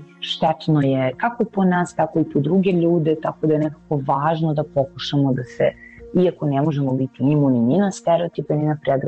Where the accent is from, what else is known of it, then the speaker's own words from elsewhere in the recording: Serbia; ja sam Srpkinja i recimo moja koleginica je Hrvatica